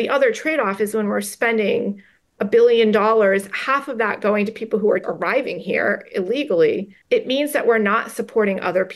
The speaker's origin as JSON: {"language": "English", "region": "Maine", "country": "United States", "tie": "born or raised there", "said": "Well, I've always been intrigued by public service. I grew up in Maine."}